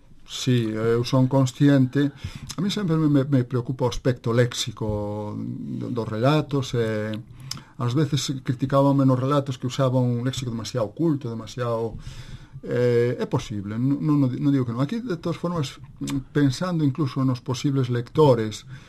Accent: Galicia, Spain; first language Galician; eu como galego falante de nacemento

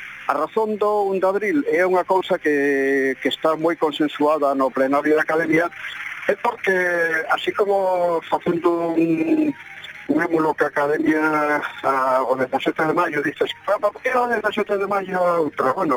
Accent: Galicia, Spain; Eu son galego porque nací en Galicia

